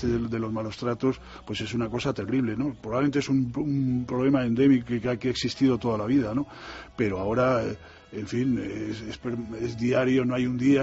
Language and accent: Spanish; Madrid, Community of Madrid, Spain; Yo nací en Madrid, nací en el centro de Madrid y he sido un urbanita hasta los 30 años, pero soy un gran amante de la naturaleza. Entonces vivo en un pueblo cerca de Madrid